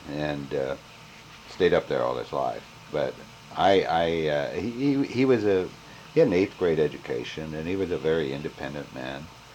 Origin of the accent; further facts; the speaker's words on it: Canada; and my parents were never Canadians. They always remained American citizens. And so I always identified as being an American. And but I lived up there and took all my scho